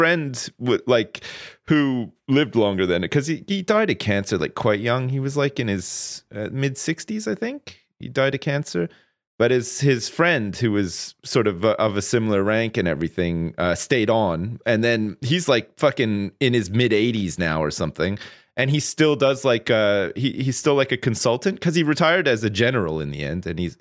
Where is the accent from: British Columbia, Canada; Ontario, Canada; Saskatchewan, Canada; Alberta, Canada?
Ontario, Canada; Ottawa; I grew up there. I was born there. I was born on June the 5th, 1980 at Riverside Hospital, which is still there.